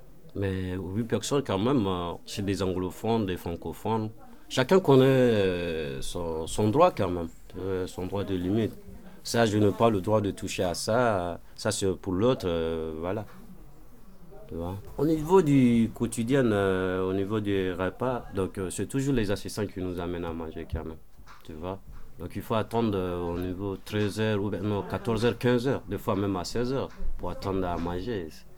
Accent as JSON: {"language": "French", "country": "Niger", "moved": "yes", "lives_now": "Belgium", "said": "Ok, moi je viens de Niger. Ça fait plus de 6 ans que je suis ici en Belgique."}